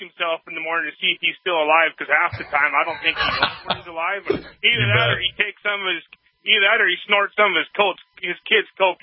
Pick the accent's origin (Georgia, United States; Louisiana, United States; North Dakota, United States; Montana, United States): North Dakota, United States; I'm going across to Indiana right now. I'm from North Dakota.